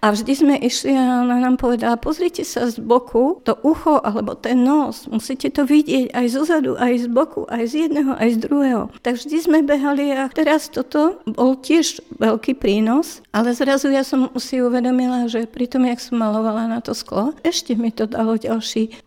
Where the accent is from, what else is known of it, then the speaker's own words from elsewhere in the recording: Prievidza, Trenčín Region, Slovakia; now in Bratislava, Slovakia; keď som odišla z Prievidze a už vlastne som sa do Prievidze nevrátila. No a potom sme sa vlastne stretli tu v Bratislave.